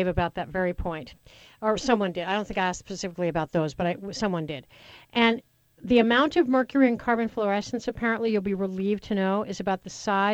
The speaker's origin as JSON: {"language": "English", "region": "Colorado", "country": "United States", "tie": "born or raised there", "said": "listen, I grew up near Rocky Flats."}